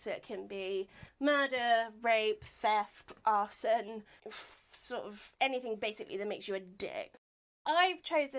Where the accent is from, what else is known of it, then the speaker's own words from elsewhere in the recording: South East England, United Kingdom; We used to have a community of them actually where I grew up in Surrey